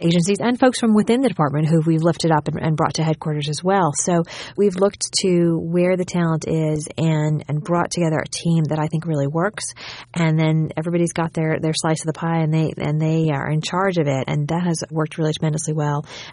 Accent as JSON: {"language": "English", "region": "New York", "country": "United States", "said": "that really has shaped my career as a New Yorker"}